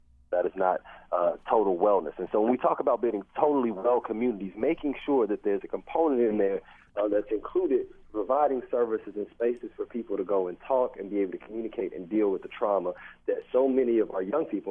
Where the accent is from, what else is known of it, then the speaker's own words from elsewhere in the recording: Chicago, Illinois, United States; I'm originally from Chicago, which is a city that has led the country in violence for several years now